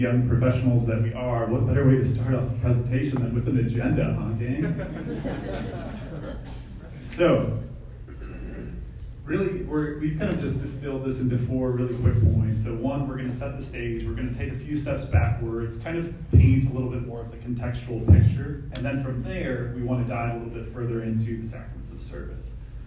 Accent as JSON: {"language": "English", "town": "Chicago", "region": "Illinois", "country": "United States", "tie": "born or raised there", "lives_now": "Atlanta, United States", "said": "So I'm originally from Chicagoland area, so just to give you a little bit of an introduction about myself. So I grew up in Chicago, was a cradle Catholic, fourth generation Highland Park, North Suburbs."}